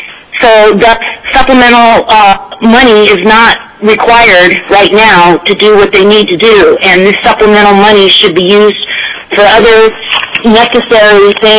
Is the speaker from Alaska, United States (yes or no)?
yes; Bald Mountain, Alaska, United States; I'm from Bald Mountain in South Central